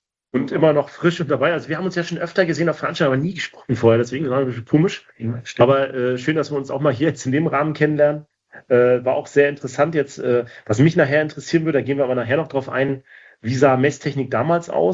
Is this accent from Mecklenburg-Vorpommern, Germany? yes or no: yes; Mecklenburg-Vorpommern, Germany; Man denkt immer, wir haben super Hochdeutsch bei uns in Norddeutschland. Wir kommen ja beide aus Mecklenburg-Vorpommern. Aber an solchen Wörtern merkt man dann doch noch, wo man herkommt, ne?